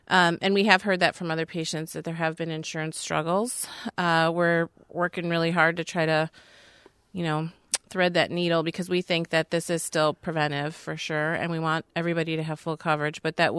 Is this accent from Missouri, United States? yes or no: no; Manitowoc, Wisconsin, United States; So I grew up in Manitowoc, so shout out to Two Rivers.